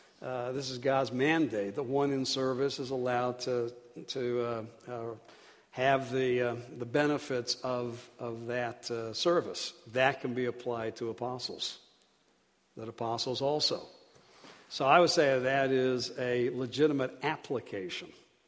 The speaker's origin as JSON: {"language": "English", "country": "United Kingdom", "lives_now": "United States", "said": "I'm a Brit. I'm also an American citizen, so I can say something about Americans."}